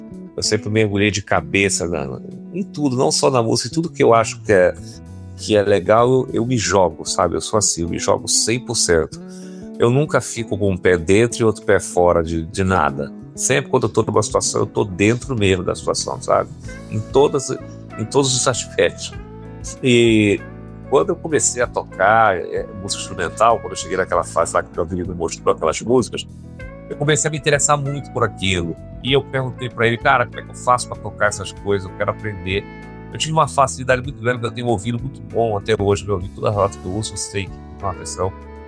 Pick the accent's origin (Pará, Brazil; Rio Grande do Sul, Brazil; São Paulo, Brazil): Pará, Brazil; Belém; now in Rio de Janeiro, Brazil; tô fazendo 30 anos que eu moro aqui no Rio. Eu cheguei aqui já 25 de março. Eu saí de Belém 23 e cheguei 25, que eu vim de ônibus, né? E agora já 25, faz 30 anos que eu moro aqui.